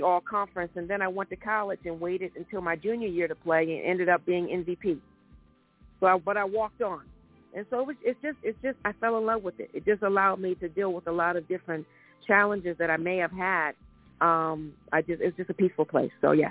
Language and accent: English; Washington, District of Columbia, United States; I am from Washington, D.C., born and raised.